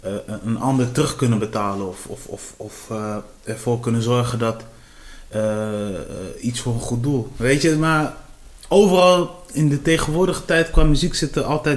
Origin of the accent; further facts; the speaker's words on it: Cape Verde; now in Netherlands; want ik kom van de Capverdische eilanden